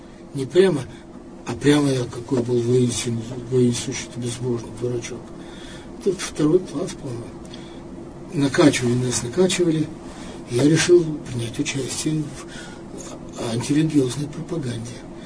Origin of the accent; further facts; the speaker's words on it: Ural, Russia; Ну, вы знаете, что я родился, вырос на Урале.